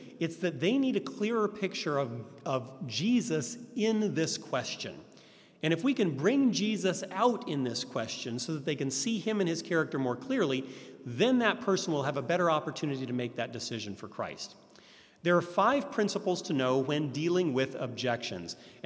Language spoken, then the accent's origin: English; Florida, United States; Now, you have to understand, I'm from the South, from Florida.